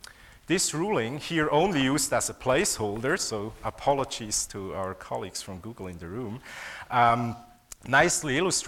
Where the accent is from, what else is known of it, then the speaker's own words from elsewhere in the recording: Switzerland; the Federal Administrative Court of Switzerland, which is my home country.